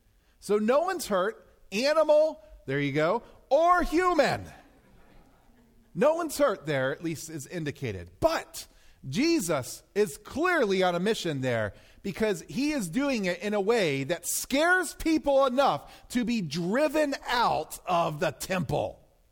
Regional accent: Maryland, United States; I grew up in Maryland

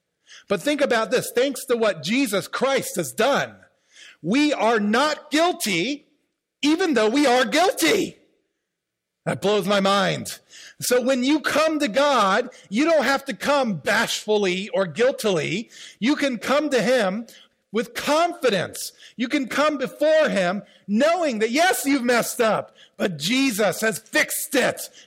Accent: Maryland, United States; And I'm from Maryland, where firearms are hard to get. And then I moved up here

